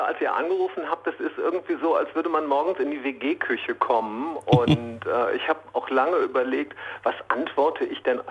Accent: Remscheid, North Rhine-Westphalia, Germany; now in Wuppertal, Germany; ich bin gebürtiger Remscheider, wohne seit über 20 Jahren, also seit meinem Studium in Wuppertal.

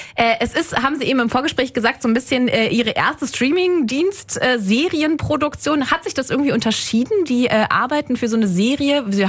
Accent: Wuppertal, North Rhine-Westphalia, Germany; Wenn ich sage, ich komme aus Wuppertal, dann heißt es immer, ach, Wuppertal und so.

